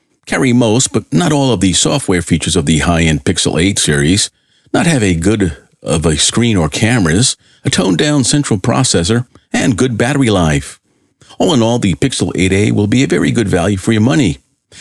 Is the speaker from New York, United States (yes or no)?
yes; Bronx, New York, United States; Growing up in the Bronx will kind of do that to you.